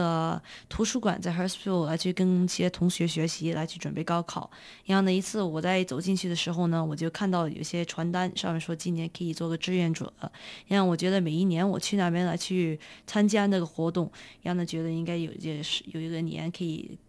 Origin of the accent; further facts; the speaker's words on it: China; now in Australia; 我觉得作为一个中国人来说，有这个传统是对我来说特别重要的